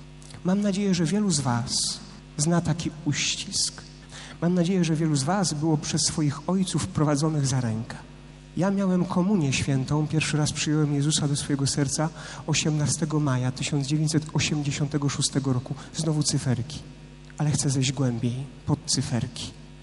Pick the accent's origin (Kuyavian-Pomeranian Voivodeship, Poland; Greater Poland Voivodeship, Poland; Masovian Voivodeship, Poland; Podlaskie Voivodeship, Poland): Greater Poland Voivodeship, Poland; Mikorzyn; chodziłem do szkoły w Kępnie, bo ja jestem z tej ziemi. … Pochodzę z Mikorzyna rodem. Pracuję teraz w Kostowie.